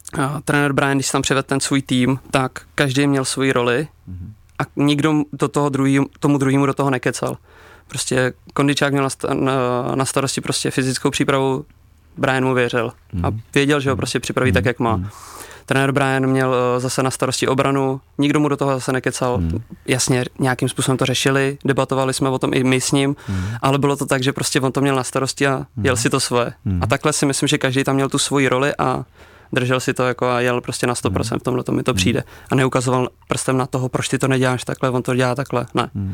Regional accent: Prague, Czechia; já jsem vyrůstal na Vinohradech, takže kousek tady odsaď.

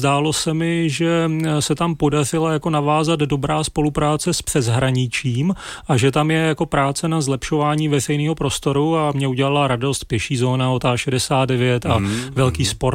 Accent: Zlín, Zlín Region, Czechia; já jsem ze Zlína a vy jste z Chebu a to jsou obě dneska takový jako středně velký města, které se nacházejí v periferní oblasti republiky.

